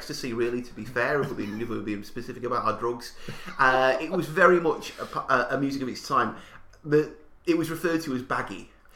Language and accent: English; Eccles, North West England, United Kingdom; I'm from Eccles.